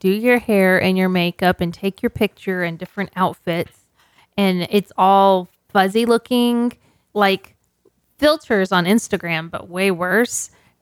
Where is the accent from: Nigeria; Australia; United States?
United States; Texas; Because I'm from Texas, I can say Texas.